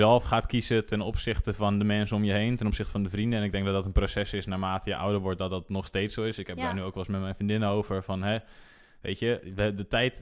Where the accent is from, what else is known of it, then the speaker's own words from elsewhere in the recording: Muiden, North Holland, Netherlands; ouders die komen uit Haarlem en Bloemendaal. En die zijn toen op een gegeven moment naar Muiden verhuisd. Dus daar ben ik geboren en getogen. En ja, daar ben ik in Muiden gewoon tot de basisschool gezeten.